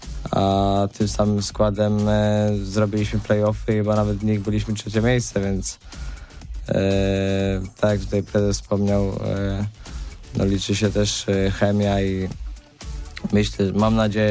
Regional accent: Warsaw, Masovian Voivodeship, Poland; ja przede wszystkim wychowałem się też w Warszawie i dużo zawsze pracowałem przy sprzęcie sam.

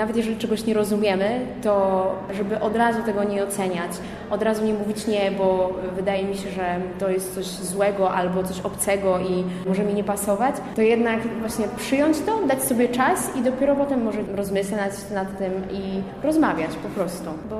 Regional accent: Poznań, Greater Poland Voivodeship, Poland; jestem z Poznania.

